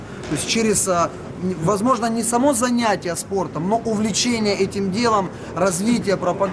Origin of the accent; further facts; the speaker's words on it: Ukraine; Я с Украины.